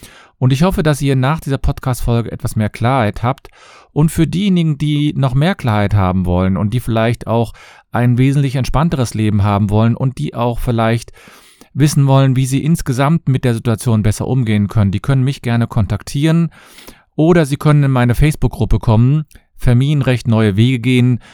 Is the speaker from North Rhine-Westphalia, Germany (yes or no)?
yes; Cologne, North Rhine-Westphalia, Germany; ich komme aus Köln und ich freue mich, dass ihr wieder dabei seid.